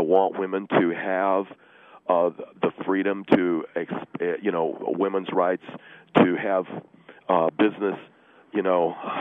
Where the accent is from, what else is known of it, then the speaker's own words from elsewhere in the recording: United States; I'm from America.